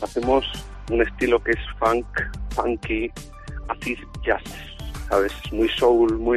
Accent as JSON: {"language": "Spanish", "town": "León", "region": "Castile and León", "country": "Spain", "said": "que somos de León"}